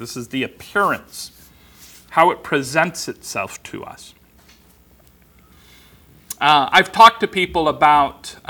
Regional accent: Los Angeles, California, United States; One, where I grew up in Los Angeles, there was a lot of gang activity.

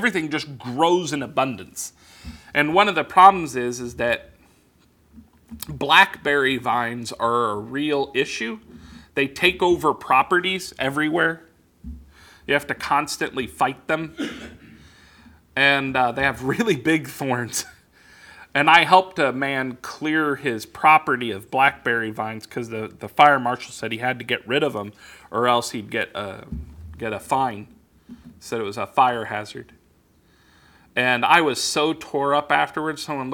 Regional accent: Los Angeles, California, United States; I grew up in Los Angeles. The roads don't do that every year.

